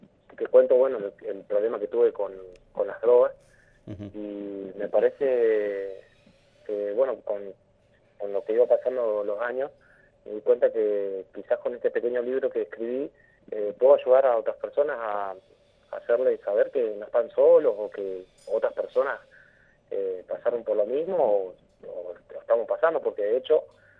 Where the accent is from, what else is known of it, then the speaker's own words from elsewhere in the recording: 28 de Noviembre, Santa Cruz, Argentina; also born or lived in Río Turbio; yo soy de Río Turbio. Bueno, mi vida la viví casi toda aparte viví ahí en 28 de noviembre, ahí en Santa Cruz. Y, bueno, y estuve unos años viviendo en Río Turbio también, pero fui nacido ahí en Río Turbio.